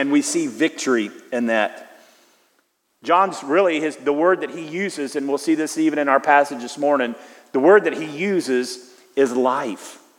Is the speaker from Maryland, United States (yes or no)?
no; Houston, Texas, United States; And I was from Houston, and I remember going and thinking, "Wow, unbelievable."